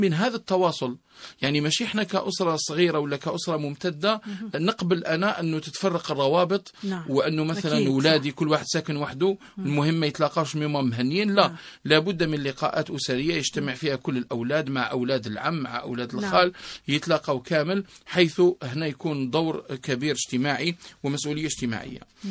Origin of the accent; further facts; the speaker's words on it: Algeria; وهذا موجود يعني في بعض المجتمعات عندنا في الجزائر هي نماذج وقدوة في هذا المجال